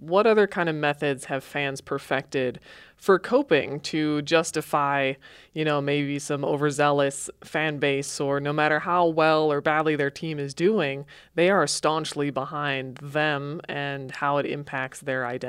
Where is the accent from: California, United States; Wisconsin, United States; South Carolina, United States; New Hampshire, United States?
Wisconsin, United States; Milwaukee; I'm from Milwaukee, but, you know, I'm not going to lose sleep.